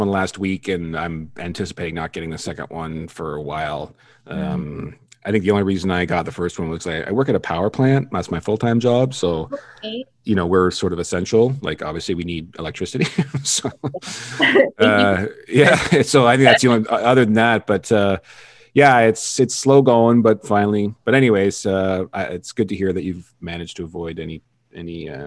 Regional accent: British Columbia, Canada; born there; I am not currently, but I was born on Vancouver Island.

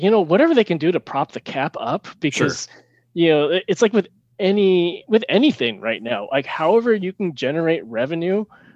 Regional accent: California, United States; even though I grew up in the Bay Area, I actually started watching the NHL like about 2 years before the Sharks came into existence.

